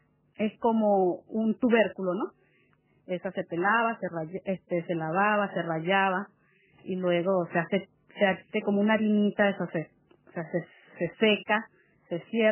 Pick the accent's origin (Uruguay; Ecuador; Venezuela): Venezuela; Ciudad Bolívar, Bolívar; born there; la primera etapa, que fue donde yo realmente nací, fue en Ciudad Bolívar, que es la capital del estado Bolívar.